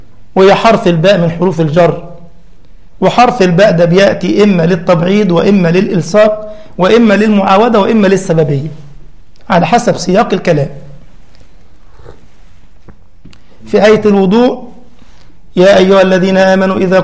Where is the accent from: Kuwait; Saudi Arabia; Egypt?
Egypt; أبو كريم يعرف إنه مصري زي حالاتي